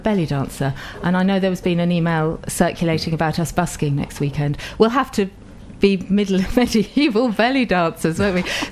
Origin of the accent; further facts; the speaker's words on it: United Kingdom; being a Brit and not having had that much travel experience in the States